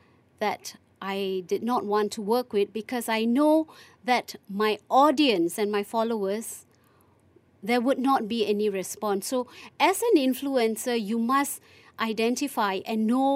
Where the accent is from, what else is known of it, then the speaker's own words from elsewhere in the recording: Kuala Lumpur, Malaysia; I put it in my bio that I'm from Kuala Lumpur, Malaysia.